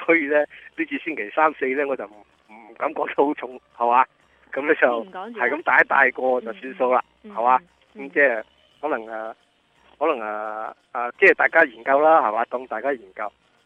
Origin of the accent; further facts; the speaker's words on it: China; 咁所以咧，我哋中国人佢以前咧，佢讲究嗰个风水咧